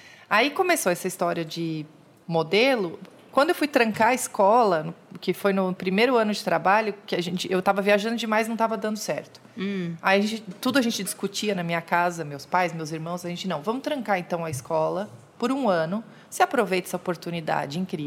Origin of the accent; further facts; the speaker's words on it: Joinville, Santa Catarina, Brazil; Eu sou de Joinville, Santa Catarina.